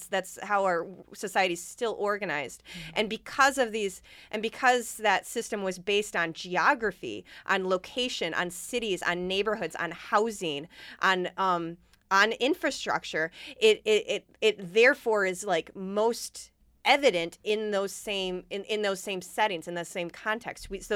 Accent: St. Joseph, Michigan, United States; I grew up in St. Joseph, Michigan, which is across the river from Benton Harbor

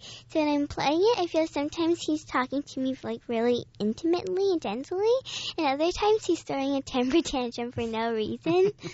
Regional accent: New Jersey, United States; I'm from New Jersey. I live in New Jersey, and I go to Juilliard in New York on weekends.

